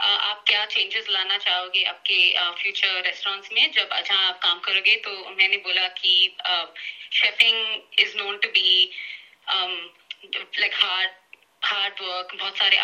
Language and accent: Hindi; South India, India; सो मैं south Indian हूँ